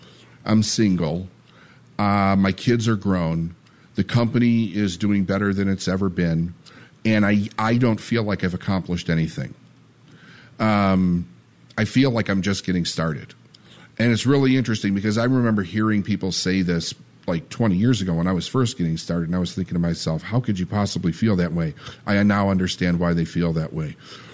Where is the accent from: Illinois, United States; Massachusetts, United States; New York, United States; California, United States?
Illinois, United States; Chicago; also born or lived in Phoenix; When I was born in Chicago, and in 1976, my parents moved us to Phoenix. And we lived there until around like 78 and a half, 79. I know we were back in Chicago in 79.